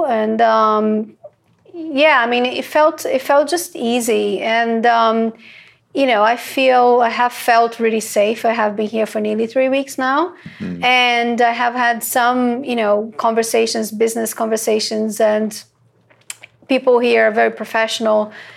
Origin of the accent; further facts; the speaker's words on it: Rio de Janeiro, Brazil; because I come from Rio de Janeiro.